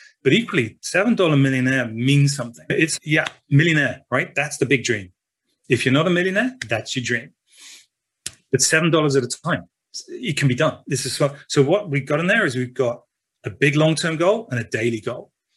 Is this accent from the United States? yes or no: no; United Kingdom; I'm a Brit